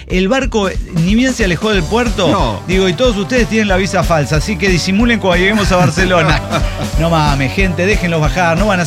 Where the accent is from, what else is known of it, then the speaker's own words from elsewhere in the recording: Bolivia; es porque soy boliviano, ¿verdad?